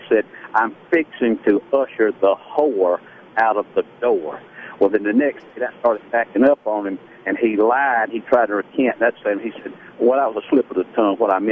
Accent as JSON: {"language": "English", "region": "South Carolina", "country": "United States", "said": "You know, I'm from South Carolina, and our governor is running for re-election"}